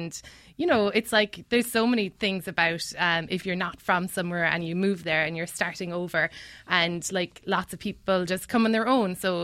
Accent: Cobh, Munster, Ireland; I grew up in Cove, which was called Queenstown before. And it's sort of a famous maritime town because it's the last place that Titanic stopped before it.

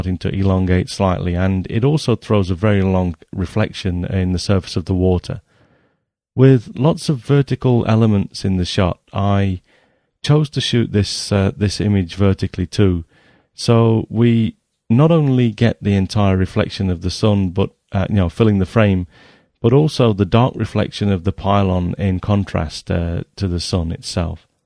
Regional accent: England, United Kingdom; This was shot close to my hometown in England

